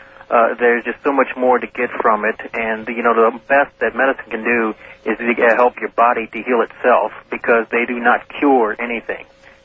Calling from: New Orleans, Louisiana, United States; in New Orleans.

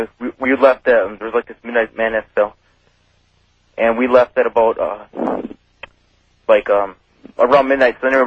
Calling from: Seymour, Wisconsin, United States; Yeah, I'm calling from Seymour, Wisconsin.

